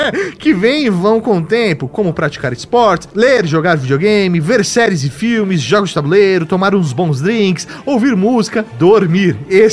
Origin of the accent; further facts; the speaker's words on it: Brasília, Federal District, Brazil; 31 anos, sou de Brasília, Distrito Federal, nascido e criado aqui, sou farmacêutico de formação